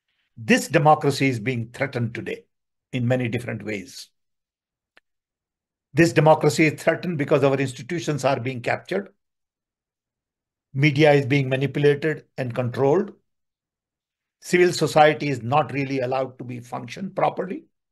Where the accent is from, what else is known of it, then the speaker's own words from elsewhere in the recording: Odisha, India; born there; I'm 82 years old. I was born in a small little tribal village in Orissa. Naturally, no electricity, no water, running water, no nothing, no hospital, no pharmacy, no doctor.